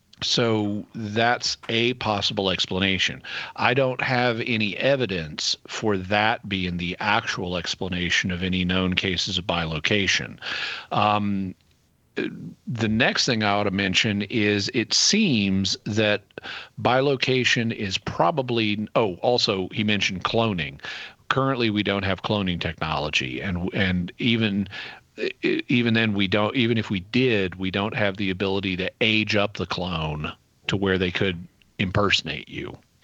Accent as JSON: {"language": "English", "region": "Arkansas", "country": "United States", "tie": "born or raised there", "also_born_or_lived": "San Diego, United States", "said": "And then I moved back to Arkansas, to my hometown, and I would repeatedly, be in the supermarket and suddenly see someone I knew."}